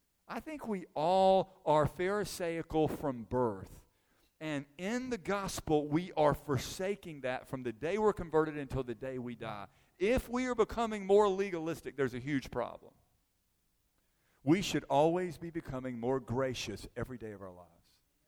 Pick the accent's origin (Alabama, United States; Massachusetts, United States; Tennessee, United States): Tennessee, United States; Chattanooga; I grew up in Chattanooga from 8th grade through senior high school. I lived in Chattanooga, and I went to a Christian school in Chattanooga.